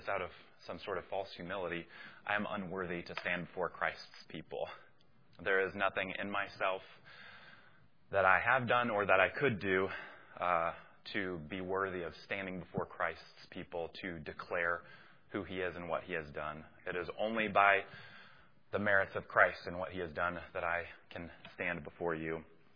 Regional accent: Boone, North Carolina, United States; born there; I was born in 1990 in Boone, North Carolina.

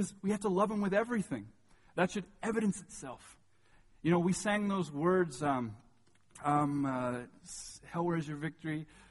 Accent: Canada; I would argue that this is hard for us, particularly as Canadians, particularly, I'd say, as Canadian men.

